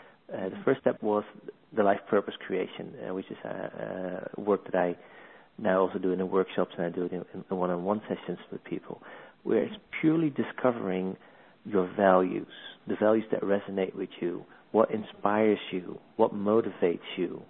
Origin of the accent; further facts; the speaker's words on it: Netherlands; English is a second language; moved away as an adult; now in London, United Kingdom; As you might hear from my accent, originally from the Netherlands, moved to London about 7 years ago